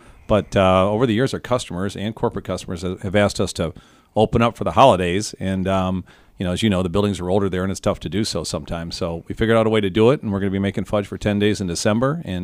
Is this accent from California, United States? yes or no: no; Grand Rapids, Michigan, United States; born there; I was born in Butterworth, so I got a little GR in my blood.